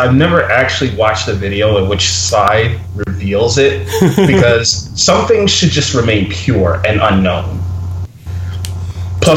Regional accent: Queens, New York, United States; also born or lived in Brooklyn / California; I was born in Brooklyn, and then I lived in Queens for most of my childhood, and then I moved out to California

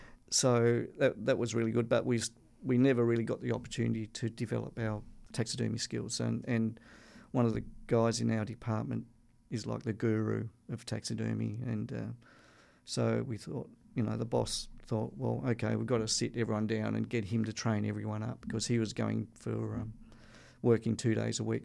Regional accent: Tasmania, Australia; And I grew up in Tasmania.

